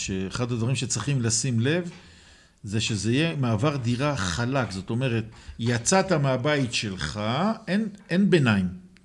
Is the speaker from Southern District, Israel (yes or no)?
no; Jerusalem, Jerusalem District, Israel; אני פולני דו צדדי. כן? למרות שאני ירושלמי דור שמיני, אבל אני פולני דו צדדי.